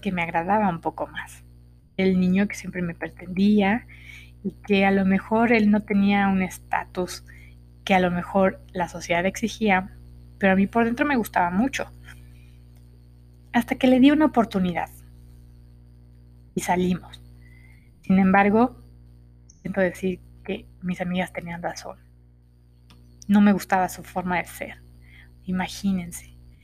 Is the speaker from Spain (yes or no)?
no; Mexico; se encontraba entrenando en mi país, México.